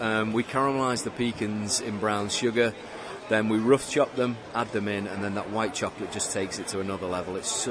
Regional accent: North West England, United Kingdom; I'm an interloper. We're actually from Lancashire.

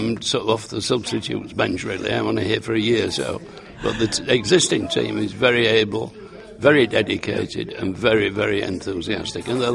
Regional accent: Yorkshire and the Humber, United Kingdom; And I've always, being a Yorkshireman, there's nothing quite like Yorkshire, of course.

